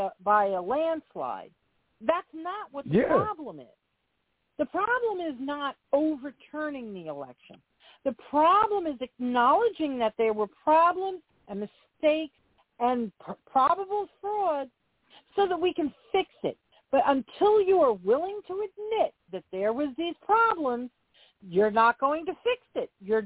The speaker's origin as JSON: {"language": "English", "country": "United States", "said": "We're American. We will win. We are. That's what Americans do."}